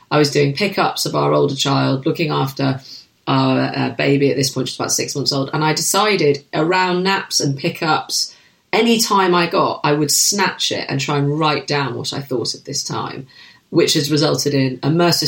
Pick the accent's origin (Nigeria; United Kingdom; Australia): United Kingdom; Manchester, North West England; I'm a Mancunian.